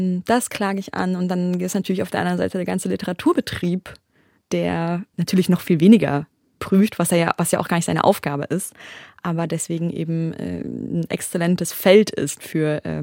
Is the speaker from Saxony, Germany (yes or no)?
no; Berlin, Germany; meine Eltern aus der Türkei kommen. Also ich bin in Berlin aufgewachsen